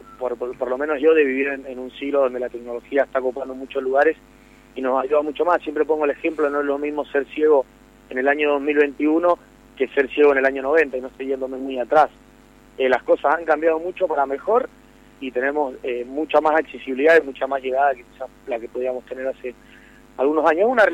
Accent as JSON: {"language": "Spanish", "town": "San Martín", "region": "Mendoza", "country": "Argentina", "said": "Yo soy de San Martín, hay una rivalidad muy grande, pero a mí Palmira me acogió como uno más y tengo parte de mi corazón aquí en La Jarilla."}